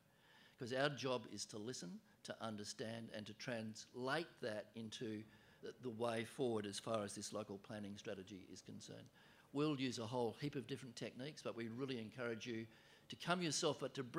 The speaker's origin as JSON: {"language": "English", "town": "Midvale", "region": "Western Australia", "country": "Australia", "tie": "born or raised there", "also_born_or_lived": "Midland", "said": "I was born in Midland and raised in Midvale, and went to Midvale Primary School and Governor Stirling."}